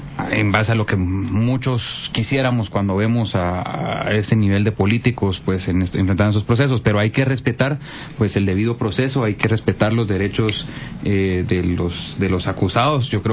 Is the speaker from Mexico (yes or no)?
no; Guatemala; Entonces también como guatemaltecos debemos de ir respetando los distintos procesos